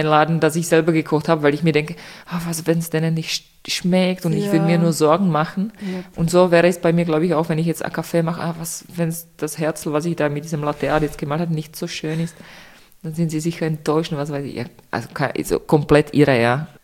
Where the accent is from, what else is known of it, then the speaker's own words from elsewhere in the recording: Czechia; now in Austria; ich komme aus Tschechien, ja, das heißt, Österreich ist meine zweite Heimat, und ich liebe Österreich